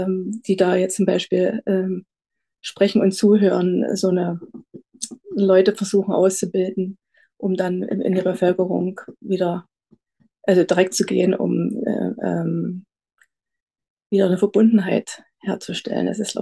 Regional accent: Thuringia, Germany; Ich bin aus Thüringen, Kinder- und Jugendpsychotherapeutin.

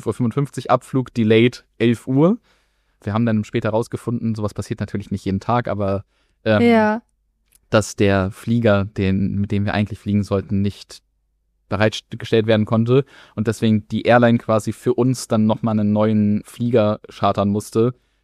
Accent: Brandenburg, Germany; Ich komme ja eigentlich aus der Nähe Berlin

